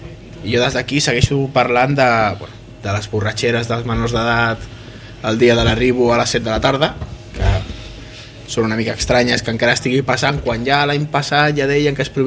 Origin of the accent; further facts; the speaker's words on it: Catalonia, Spain; No soc del Garraf, tampoc soc del Penedès. I a sobre, de l'Alt Penedès.